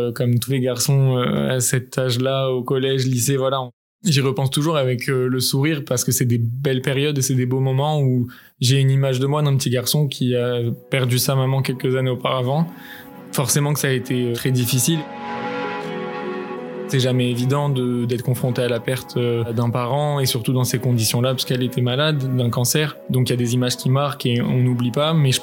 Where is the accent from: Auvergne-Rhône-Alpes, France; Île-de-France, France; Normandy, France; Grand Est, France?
Île-de-France, France; Paris; born there; Je suis né à Paris, j'ai grandi au sein d'une famille de confession juive, entouré de mes 3 grands frères et ma grande sœur.